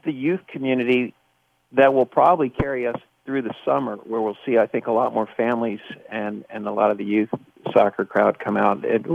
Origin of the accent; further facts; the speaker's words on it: Dallas, Texas, United States; Yeah, I grew up in Dallas and the Dallas Tornado.